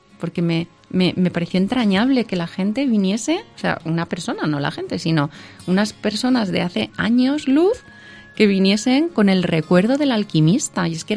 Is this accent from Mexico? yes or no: no; Albacete, Castilla-La Mancha, Spain; Desde que nací tenemos en el ADN ser albaceteños y llevar el té en la sangre. Mis abuelos se dedicaban al mundo de las especias